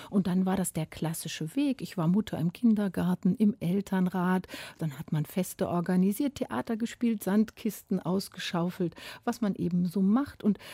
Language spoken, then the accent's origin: German; Bavaria, Germany; Ich komme ja nun eigentlich aus Bayern